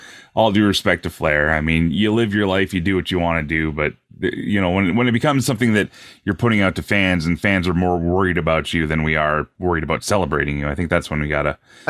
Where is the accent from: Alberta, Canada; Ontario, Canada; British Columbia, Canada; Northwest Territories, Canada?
Alberta, Canada; Edmonton; I'm from Edmonton